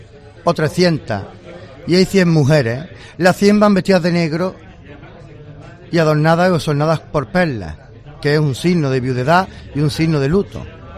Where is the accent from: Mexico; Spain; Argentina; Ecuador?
Spain; Granada, Andalusia; Granada, que es mi tierra, tiene un marco incomparable